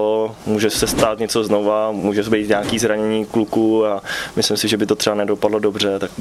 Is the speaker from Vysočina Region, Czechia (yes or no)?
yes; Jihlava, Vysočina Region, Czechia; nechtěl bych Jihlavu už jako z důvodu, že jsem Jihlavák